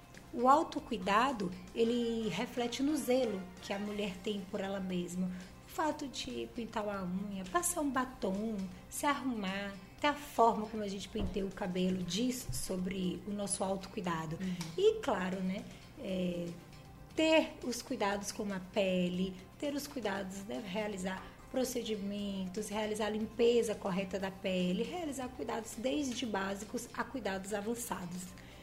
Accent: Canavieiras, Bahia, Brazil; born there; also born or lived in Salvador / Rio de Janeiro; now in Ilhéus, Brazil; Eu nasci em Canavieiras, né? Mas morei em Salvador, no Rio de Janeiro. Me formei no Rio de Janeiro. E logo em seguida vim morar aqui em Ilhéus.

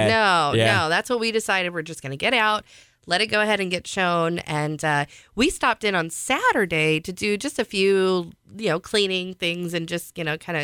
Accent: St. Louis, Missouri, United States; I know with my childhood home, you know, I grew up in St. Louis

